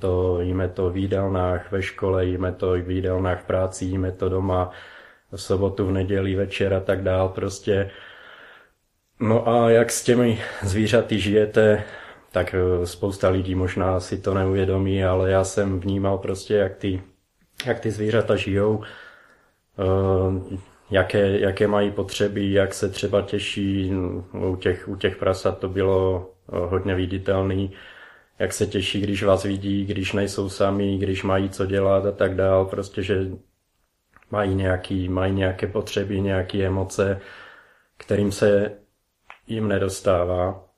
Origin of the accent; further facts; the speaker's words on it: Slovakia; now in Prague, Czechia; Pocházím ze Slovenska. 9 let žiju v Praze, pracuju a živím se jako programátor. Vegan jsem 13 let, téměř.